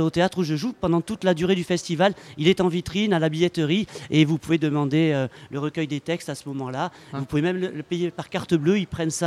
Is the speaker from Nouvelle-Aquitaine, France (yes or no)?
yes; Bayonne, Nouvelle-Aquitaine, France; je retourne chez moi, parce que chez moi je viens du Pays Basque, je suis bayonnais